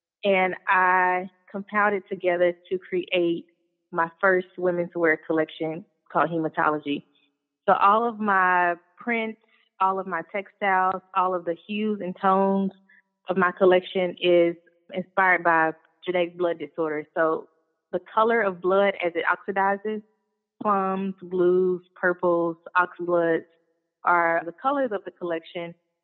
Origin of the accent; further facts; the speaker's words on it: Memphis, Tennessee, United States; I'm originally from Memphis, and I am an artist, a fashion illustrator, and also a designer.